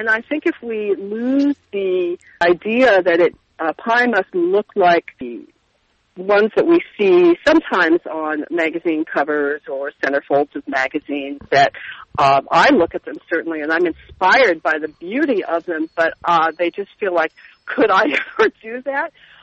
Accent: Santa Barbara, California, United States; I had the very good fortune of going to Santa Barbara, my hometown, when Julia Child was living there in the later years of her life.

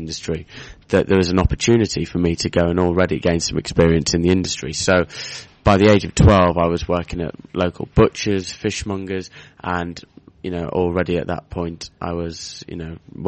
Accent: Wales, United Kingdom; I'm from North Wales, so just over the border from Chester and Liverpool.

